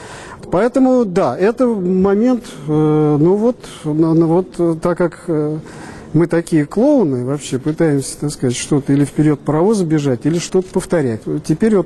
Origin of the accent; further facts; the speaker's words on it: Moscow, Russia; а мы из Москвы. То есть вот Женя Гор, Москва, и я Москва.